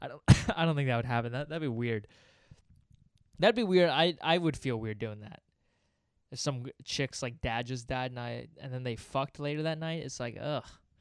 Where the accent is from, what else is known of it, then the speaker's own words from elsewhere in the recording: Virginia, United States; He grew up in Uzbekistan in the 60s. I grew up in Virginia in the early 2000s.